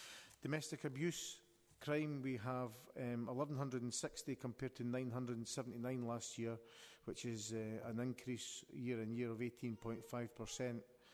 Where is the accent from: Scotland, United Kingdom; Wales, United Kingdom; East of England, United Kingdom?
Scotland, United Kingdom; I'm born and bred in Midlothian, so I've got that at heart.